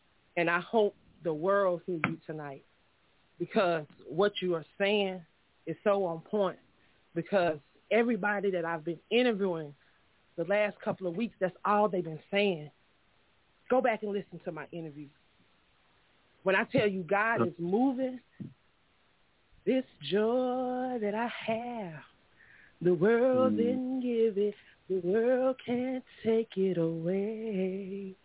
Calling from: Union City, Georgia, United States; I'm calling from Union City, Georgia tonight.

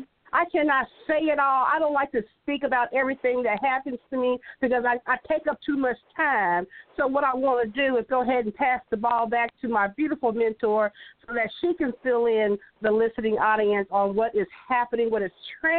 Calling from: Kansas, United States; I'm hugging you from Kansas.

